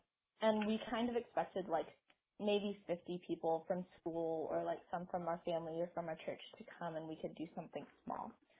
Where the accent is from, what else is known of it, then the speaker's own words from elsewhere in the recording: Phoenix, Arizona, United States; I'm from Phoenix, obviously, and I'm in my senior year of high school